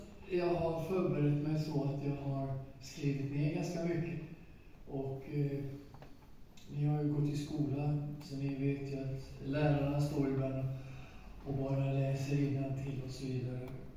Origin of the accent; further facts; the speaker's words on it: Sweden; Och att jag var rikssvensk och så blev jag radioanställd att göra en massa program.